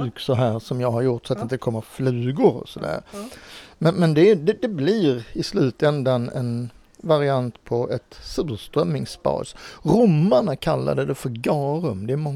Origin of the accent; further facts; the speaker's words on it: Skåne, Sweden; jag växte upp i en skånsk handelsträdgård där vi bodde 4 generationer i samma boende med mormors mor som lagade all mat.